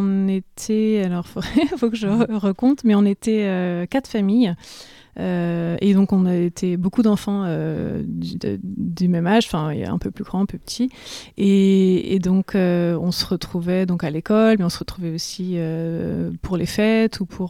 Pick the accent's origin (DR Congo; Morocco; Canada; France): France; Pays de la Loire; j'ai grandi en France, enfin en Mayenne, à partir de l'âge de... Ouais, j'avais 5 ans et demi, presque 6 ans, quoi.